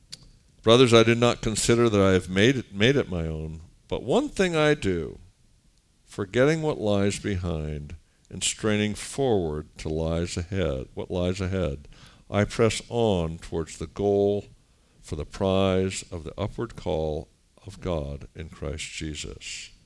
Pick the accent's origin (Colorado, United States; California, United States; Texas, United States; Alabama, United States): California, United States; Beverly Hills; because I grew up in Beverly Hills, California, guys.